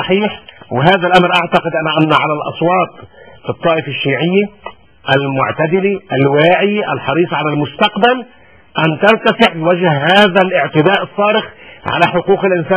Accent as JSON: {"language": "Arabic", "country": "Lebanon", "said": "كلنا بنعرف كلبنانيين العبث اللي عملوا بلبنان"}